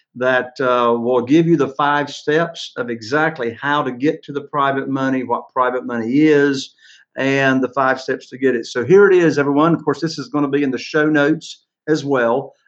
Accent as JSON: {"language": "English", "town": "Morehead City", "region": "North Carolina", "country": "United States", "tie": "born or raised there", "said": "So I was born and raised here in the Morehead City, North Carolina area. Grew up here"}